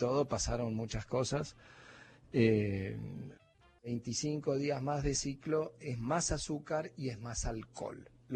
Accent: Buenos Aires, Argentina; now in Jujuy, Argentina; No, yo soy porteño, estoy viviendo efectivamente acá hace unos 9 años.

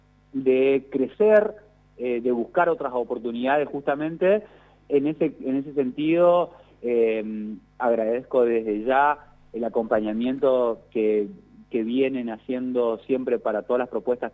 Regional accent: Chaco, Argentina; mostremos a toda la Argentina y al mundo de qué somos capaces las chaqueñas y los chaqueños.

